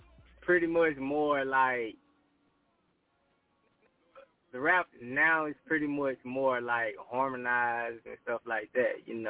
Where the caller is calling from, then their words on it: Houston, Texas, United States; I'm calling from Houston, Texas, Southwest Side to be exact.